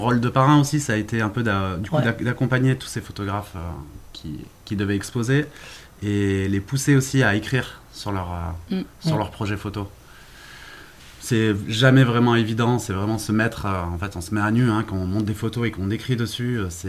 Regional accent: Villeneuve, France; Moi, j'ai grandi par ici, à Villeneuve.

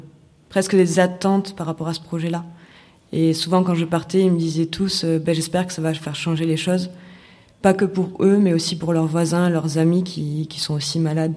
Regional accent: Toulouse, Occitanie, France; j'ai principalement travaillé en Occitanie, parce que je viens de Toulouse

